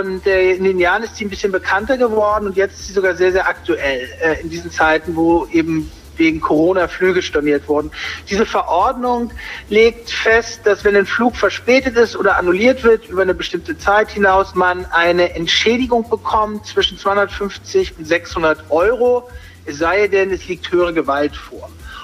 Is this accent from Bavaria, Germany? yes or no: no; Potsdam, Brandenburg, Germany; Und ich bin aus Potsdam, lebe in Potsdam